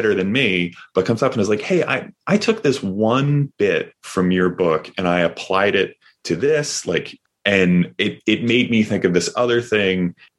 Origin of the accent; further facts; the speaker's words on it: Upper Darby, Pennsylvania, United States; So I grew up outside Philadelphia, and Philadelphia is ostensibly one of those kind of coastal cities, but we grew up in this one section called Upper Darby, and Upper Darby and Delaware County, Pennsylvania are kind of like the Rust Belt section